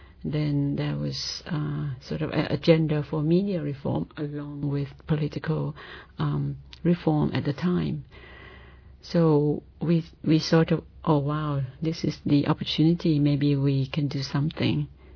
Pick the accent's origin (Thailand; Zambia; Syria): Thailand; English is a second language; I come from Thailand and I teach there.